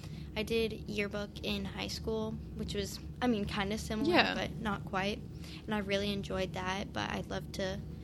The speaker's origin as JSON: {"language": "English", "town": "Gilbert", "region": "Iowa", "country": "United States", "tie": "born or raised there", "said": "My hometown is Ames, Iowa. Well, I'm actually from a smaller town in Gilbert, which is right next to Ames."}